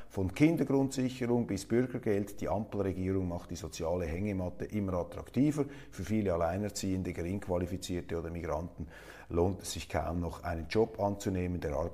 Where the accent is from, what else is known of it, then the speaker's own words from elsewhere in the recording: Switzerland; Und als Schweizer kann man da einfach nur die Stirn runzeln.